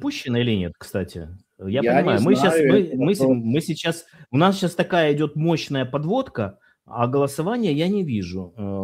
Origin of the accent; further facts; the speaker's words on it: Kyiv, Ukraine; Я тоже не Венедиктов, но я киевлянин, как и ты.